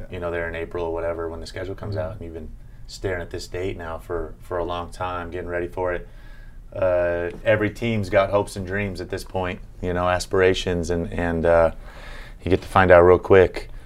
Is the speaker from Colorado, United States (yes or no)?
no; San Diego, California, United States; Yeah, growing up in San Diego too.